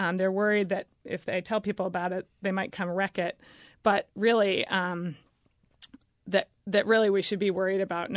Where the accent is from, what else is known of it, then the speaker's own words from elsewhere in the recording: Alaska, United States; because out west, I'm actually from out west, and I'm actually from Alaska, where 99% of the land is owned by the public.